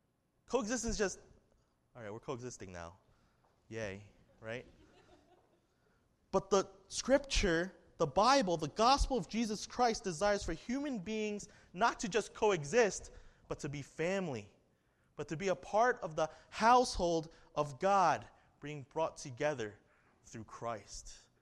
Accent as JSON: {"language": "English", "town": "Staten Island", "region": "New York", "country": "United States", "tie": "born there", "said": "I was born in America, born in Staten Island, New York."}